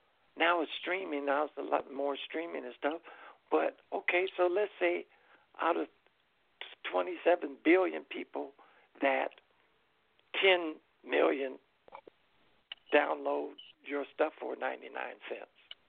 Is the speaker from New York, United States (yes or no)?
no; Los Angeles, California, United States; I grew up in Los Angeles, and when I moved back to Los Angeles, I was in Compton and Watts.